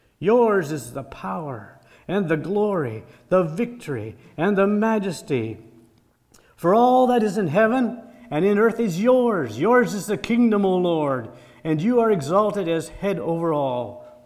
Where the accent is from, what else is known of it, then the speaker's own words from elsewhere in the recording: Milverton, Ontario, Canada; now in United States; I was born in Ontario, Canada. I grew up in Milverton, and some of you might know that place, for probably about 25 years. Then the course of life took me other places, and today I'm no longer a Canadian.